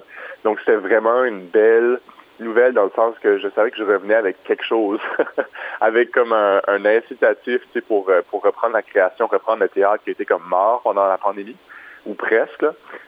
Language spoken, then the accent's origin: French; Moncton, New Brunswick, Canada; on est originaire de Moncton tous les deux, donc de pouvoir revenir ici, de se rapprocher de la famille, c'est ce qui nous a incité d'abord et avant tout à revenir à Moncton.